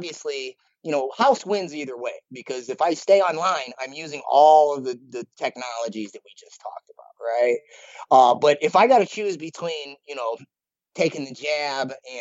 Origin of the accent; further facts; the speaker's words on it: Illinois, United States; they came to my state, my home state of Illinois, before Biden did the federal mandates.